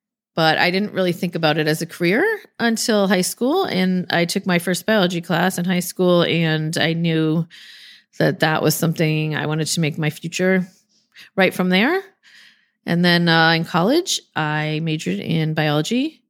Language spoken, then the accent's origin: English; Massachusetts, United States; moved away; also born or lived in Florida; So I'm from Massachusetts, and I didn't love winter, which is why I moved to Florida. And actually, I was there almost 10 years.